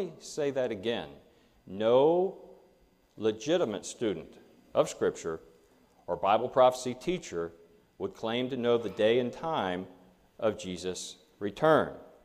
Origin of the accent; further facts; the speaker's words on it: Kentucky, United States; based on my home state of Kentucky.